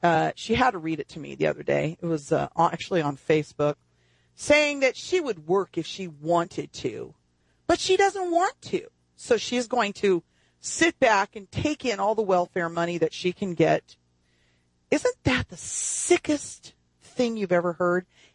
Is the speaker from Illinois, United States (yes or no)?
no; Texas, United States; born there; I'm trying to get my old parents to move to Texas because I was born in Texas.